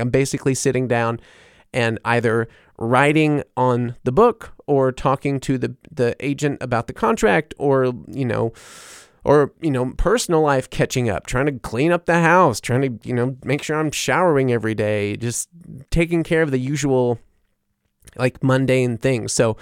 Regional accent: Mississippi, United States; moved away as an adult; also born or lived in New Orleans; now in Germany; my growing up in Mississippi, like, and then, you know, having my bands and stuff in New Orleans, moving to Germany, all that stuff.

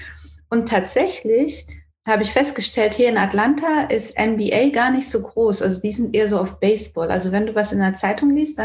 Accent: Renningen, Baden-Württemberg, Germany; Ich komme ja aus Renning/Malmsheim.

